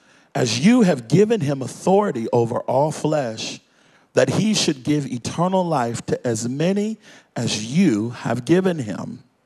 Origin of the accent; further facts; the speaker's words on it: Baltimore, Maryland, United States; I'm from Baltimore, so I like people to, you know, we're a little more rowdy.